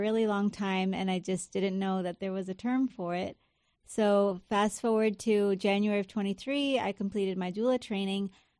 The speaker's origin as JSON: {"language": "English", "region": "East Coast", "country": "United States", "lives_now": "Twentynine Palms, United States", "said": "So in a nutshell, I'm originally from the East Coast. We came out here about 10 years ago. Marine Corps brought us to 29 Palms."}